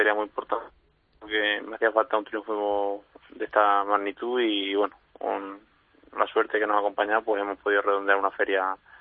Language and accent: Spanish; Extremadura, Spain; para mí como extremeño, muy bonito